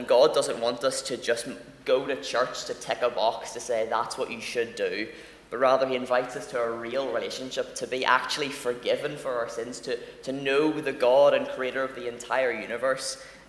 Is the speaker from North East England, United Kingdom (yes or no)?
no; Armagh, Northern Ireland, United Kingdom; I'm 22. I'm from Armagh. I go to Armagh Baptist, as has already been said.